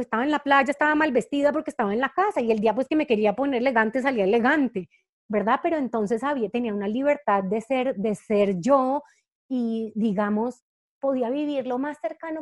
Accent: Cali, Valle del Cauca, Colombia; now in Bogotá, Colombia; yo soy caleña y Cali es una ciudad que es súper importante para mí

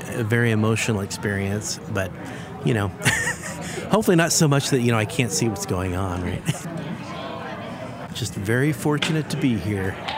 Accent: Kirkland, Washington, United States; I'm from Kirkland, Washington, right across the lake from Seattle.

